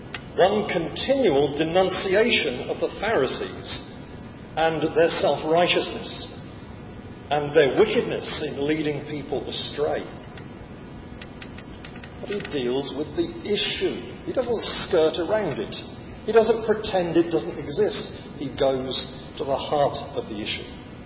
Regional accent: England, United Kingdom; It's not enough that we're English, as I think most of us are.

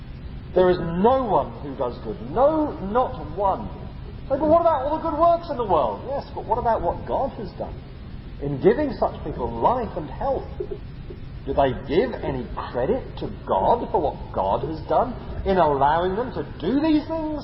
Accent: England, United Kingdom; Yes, I think all of us, bar one this morning, would say that we're English.

